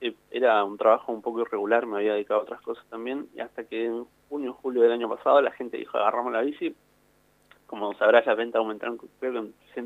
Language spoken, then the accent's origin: Spanish; Chile; now in La Plata, Argentina; Y soy de Chile, no sé si cabe mencionar.